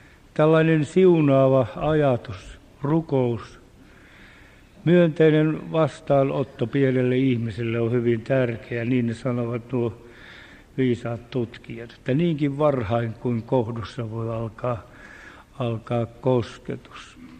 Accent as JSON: {"language": "Finnish", "town": "Uukuniemi", "region": "South Karelia", "country": "Finland", "said": "No ne ukot tiesi, että minä olen Uukuniemeltä kotosi"}